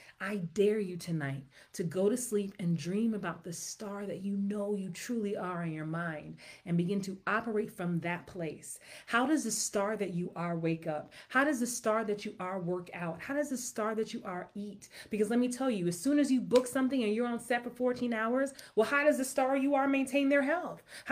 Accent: Jamaica; I'm Jamaican, okay?

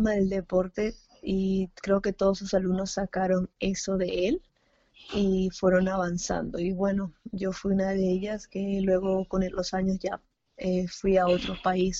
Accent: Lima, Peru; Yo soy de Lima.

